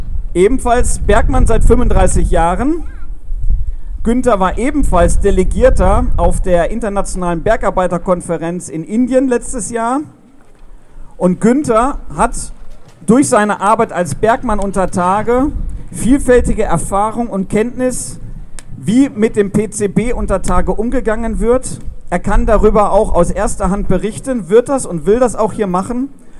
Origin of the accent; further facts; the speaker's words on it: Mülheim, North Rhine-Westphalia, Germany; Ich komme aus Mülheim und bin auch von der Umweltgewerkschaft aus Mülheim.